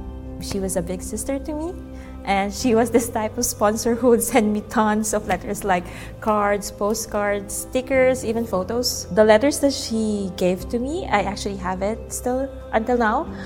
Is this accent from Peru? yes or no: no; Baguio, Cordillera Administrative Region, Philippines; I grew up in Baguio City, Philippines. My mom was a housewife, and my father was doing a lot of jobs.